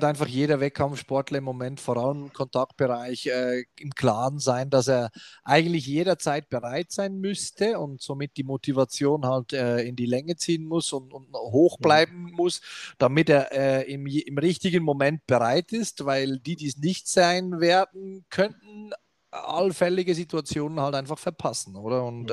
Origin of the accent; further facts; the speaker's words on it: Switzerland; Das sind so die grundsätzlichen Sachen bei uns in der Schweiz.